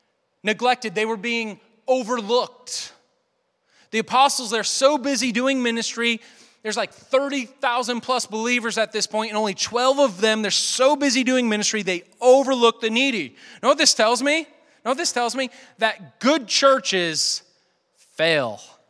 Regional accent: Northeast, United States; So it's kind of like I grew up in the Northeast, kind of close to Canada

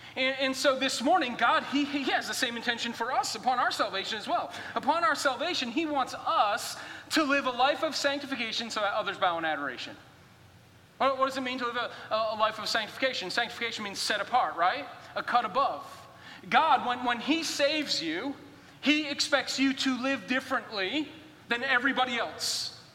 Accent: Boston, Massachusetts, United States; I had to get to the bank because I was from Boston and the bank that I used down there wasn't back home.

